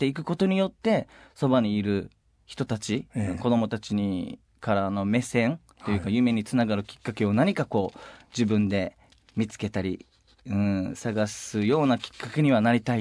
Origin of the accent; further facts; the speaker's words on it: Uruma, Okinawa, Japan; 結構まあ僕たち地元沖縄でうるま市っていうところに住んでいて